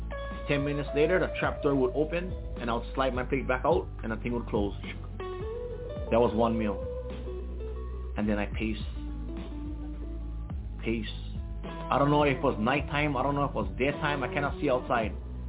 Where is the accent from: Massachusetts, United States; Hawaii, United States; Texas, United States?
Hawaii, United States; because I was a punk from Big Island, because I was Hawaii's most wanted, because I was an escaped fugitive.